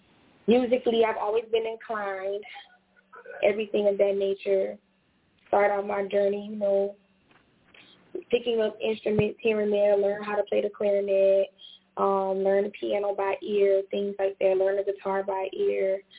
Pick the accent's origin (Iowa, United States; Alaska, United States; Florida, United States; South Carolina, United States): South Carolina, United States; Orangeburg; I also put out a song with a local rapper from my hometown of Orangeburg, South Carolina.